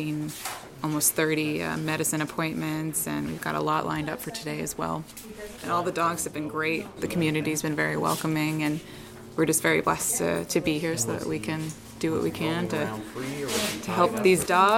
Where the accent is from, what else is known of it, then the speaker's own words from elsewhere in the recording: Hampton, New Hampshire, United States; I'm from Hampton, New Hampshire, so I'm from the States, a long ways away from here.